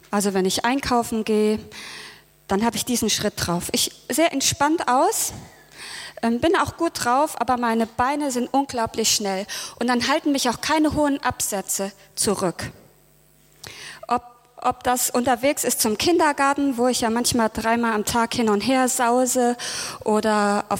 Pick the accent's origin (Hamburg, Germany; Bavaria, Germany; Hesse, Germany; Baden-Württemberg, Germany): Hesse, Germany; Ich komme aus Hessen